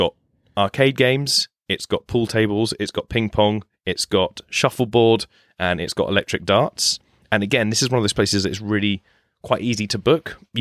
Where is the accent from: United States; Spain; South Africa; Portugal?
Spain; I grew up in Spain.